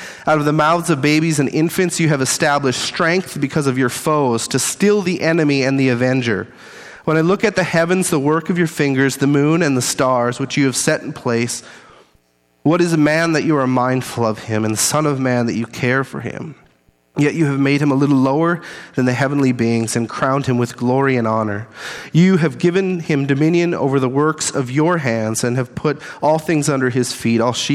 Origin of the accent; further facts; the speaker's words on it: Climax, Minnesota, United States; I was born and raised in Climax, Minnesota, and currently live in the house that I grew up in.